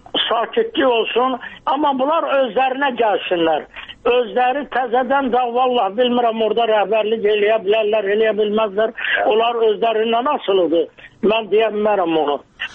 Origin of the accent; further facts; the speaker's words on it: Ismayilli District, Azerbaijan; İsmayıllı mənim doğma yurdumdur, elimdir.